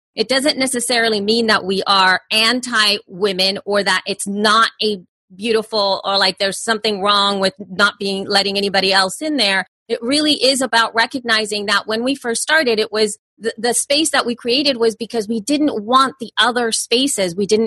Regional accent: El Salvador; I'm an immigrant from El Salvador.

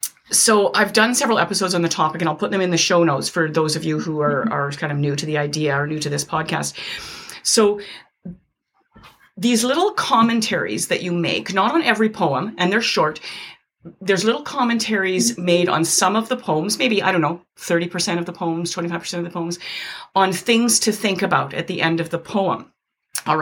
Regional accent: Canada; I'm Canadian.

